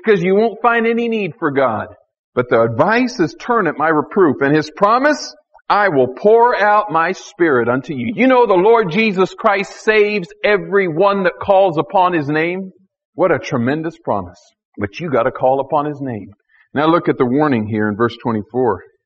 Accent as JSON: {"language": "English", "town": "Tucson", "region": "Arizona", "country": "United States", "tie": "born or raised there", "said": "I grew up in Tucson, and here he was in San Antonio, Texas"}